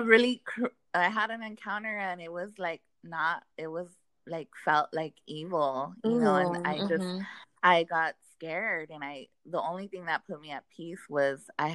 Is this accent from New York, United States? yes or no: no; El Cerrito, California, United States; Oh, I'm from El Cerrito, girl. It's like close to East LA. And it's in LA.